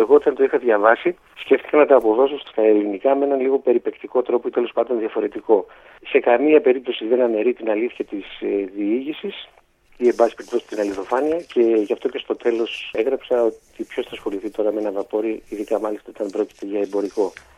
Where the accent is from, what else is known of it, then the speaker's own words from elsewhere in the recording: Triandria, Central Macedonia, Greece; Ναι, εγώ γεννήθηκα και μεγάλωσα στη Λαοκρατική Δημοκρατία της Τριανδρίας, έτσι που την αναφέρω και μέσα.